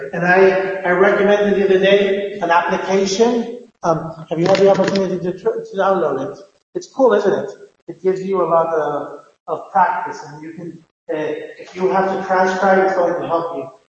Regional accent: United States; And for example, this word, I'm American, I would pronounce bar.

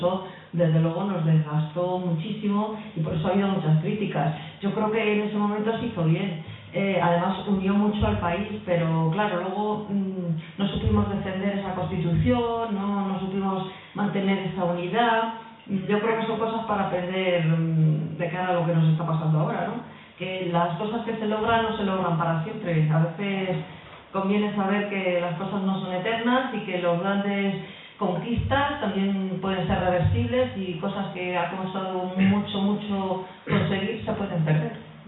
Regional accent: Aranjuez, Community of Madrid, Spain; Yo que soy de Aranjuez

